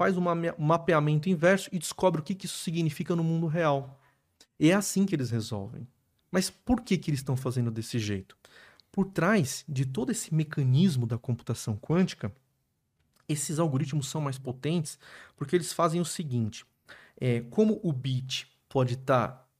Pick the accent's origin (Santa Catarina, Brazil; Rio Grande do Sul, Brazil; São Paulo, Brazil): São Paulo, Brazil; Sorocaba; eu cresci em Sorocaba